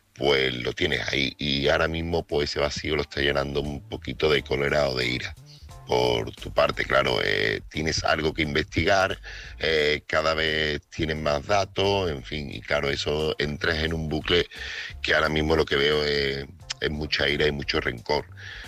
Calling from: Seville, Andalusia, Spain; corresponsal de Sevilla.

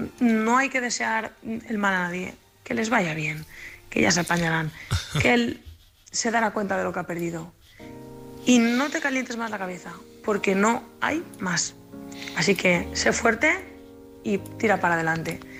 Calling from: Valencia, Valencian Community, Spain; corresponsal de Valencia.

